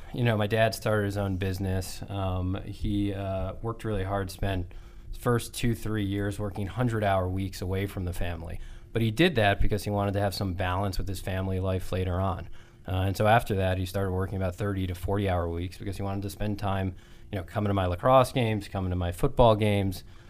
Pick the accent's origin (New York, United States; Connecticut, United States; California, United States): Connecticut, United States; Cheshire; Cheshire, Connecticut.